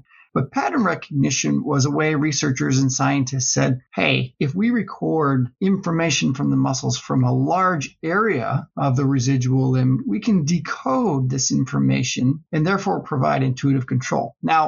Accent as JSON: {"language": "English", "region": "East Coast", "country": "Canada", "tie": "born or raised there", "moved": "yes", "lives_now": "United States", "said": "I'm actually Canadian, so that's exciting for me to be on the podcast. Yeah. Born and raised in the East Coast, so I've been here in the U.S. for the last 15 or 16 years or so."}